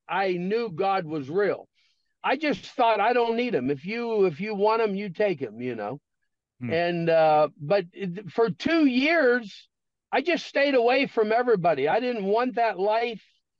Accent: Pennsylvania, United States; So I told my wife, I said, we're moving back to my hometown, Pennsylvania.

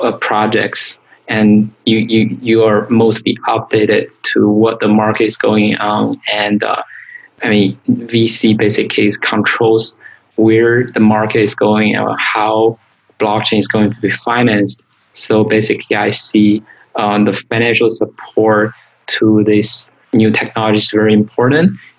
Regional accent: China; now in San Francisco, United States; I was growing up in China, and I went to a British high school, and then I came to U.S. for college. So I went to a Reed College.

